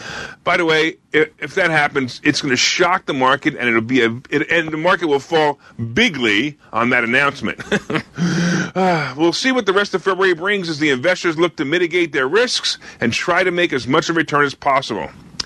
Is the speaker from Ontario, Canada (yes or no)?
yes; Ontario, Canada; I'm from Ontario. Ontario, Canada